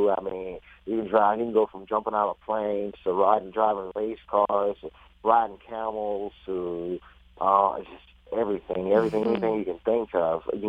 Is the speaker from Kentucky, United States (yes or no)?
yes; Kentucky, United States; I'm from Kentucky